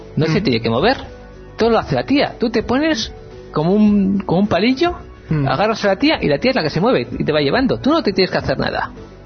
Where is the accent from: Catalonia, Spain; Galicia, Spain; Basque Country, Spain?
Basque Country, Spain; Bilbao; born there; Sí, yo soy nacido en Bilbao, entonces para lo demás son pueblos.